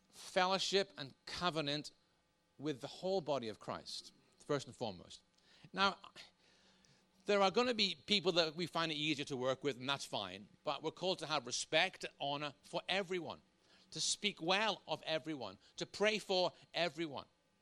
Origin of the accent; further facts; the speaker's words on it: Northern Ireland, United Kingdom; I was brought up in Northern Ireland as a Protestant.